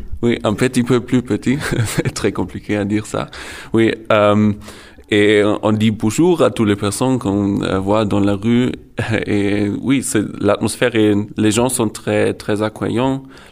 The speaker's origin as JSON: {"language": "French", "country": "Germany", "second_language": "French", "said": "j'ai 21 ans et je viens du ouest d'Allemagne, mais j'habite au sud, près de Munich."}